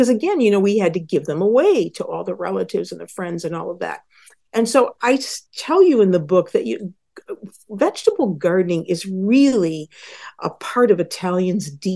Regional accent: New York, United States; So I grew up in Western New York with my Neapolitan grandmother

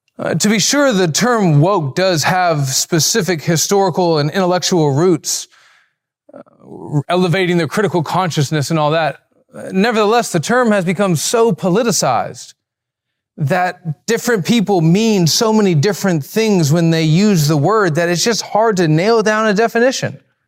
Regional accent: Alabama, United States; I'm from Alabama. We talk like that.

